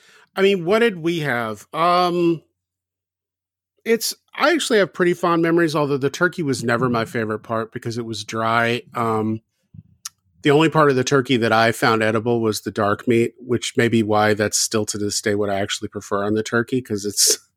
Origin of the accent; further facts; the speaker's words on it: the South, United States; Growing up in the South, ours was based on cornbread.